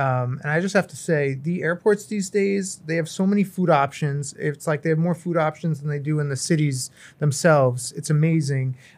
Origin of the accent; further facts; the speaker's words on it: New Jersey, United States; I'm from New Jersey, a New Jersey native.